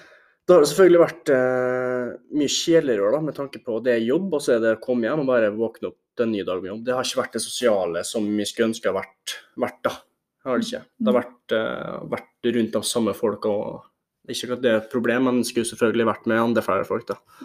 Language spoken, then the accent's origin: Norwegian; Molde, Møre og Romsdal, Norway; jeg har vokst opp i Molde, ja. Mamma er fra Eidsvågen, og fatteren er fra en plass heter Fagerlia.